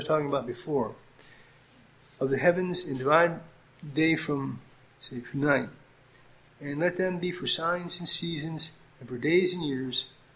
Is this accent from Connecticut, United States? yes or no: no; Pennsylvania, United States; We're from Pennsylvania originally, and it's full of old people.